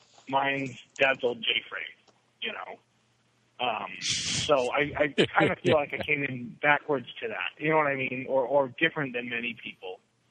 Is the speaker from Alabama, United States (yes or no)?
no; Connecticut, United States; because I grew up in Connecticut and I don't remember anything back there anymore.